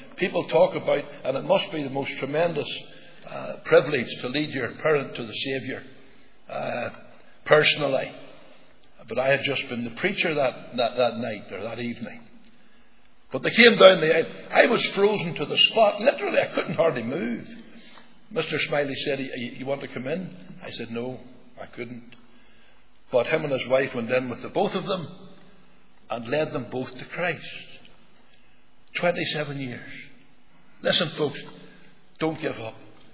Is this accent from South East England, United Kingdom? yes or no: no; Belfast, Northern Ireland, United Kingdom; I was born and raised in Belfast in a place called Tiger's Bay. It's a very rough place.